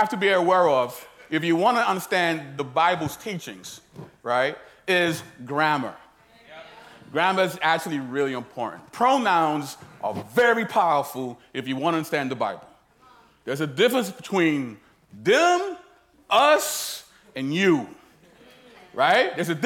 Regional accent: Brooklyn, New York, United States; Now, growing up, I'm from South Brooklyn. Right, that's below Fifth Avenue Park Store. Everybody knows how Brooklyn is.

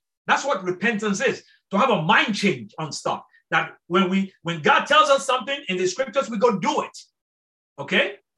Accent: Nigeria; now in United States; By birth, yes, I am Nigerian. But I don't see myself as a Nigerian. I don't even see myself as a Nigerian American. I see myself as a disciple of Jesus Christ, who just happens to come from Nigeria and is now an American.

